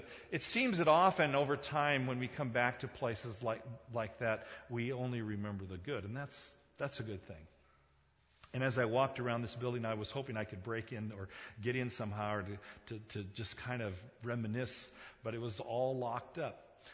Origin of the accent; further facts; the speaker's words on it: South Korea; now when I was a child growing up in Korea, we had this big stone wall that surrounded our compound.